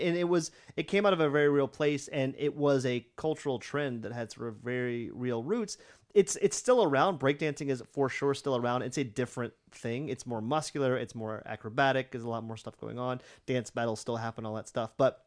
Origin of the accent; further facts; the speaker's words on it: the South, United States; Yeah, I do. I'm from the South.